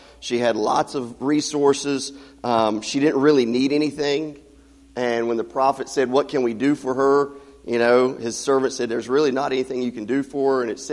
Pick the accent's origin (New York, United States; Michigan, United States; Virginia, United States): Virginia, United States; Christiansburg; now in Maryland, United States; We're originally from Christiansburg, and God moved us up to Maryland to minister to the folks up there.